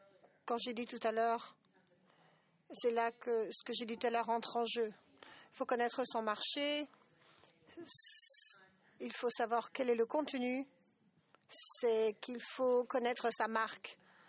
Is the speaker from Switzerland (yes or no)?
no; Senegal; Je suis du Sénégal.